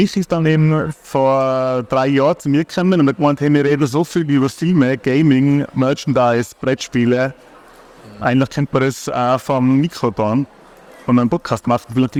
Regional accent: Tyrol, Austria; bei uns in Tirol

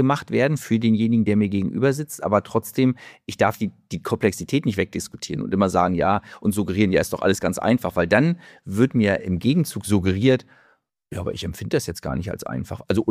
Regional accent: Mecklenburg-Vorpommern, Germany; weil es meine Heimat war

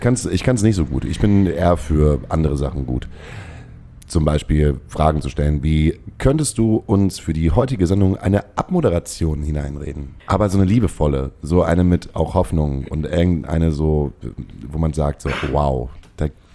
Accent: Baden-Württemberg, Germany; so als Schwäbin traurig

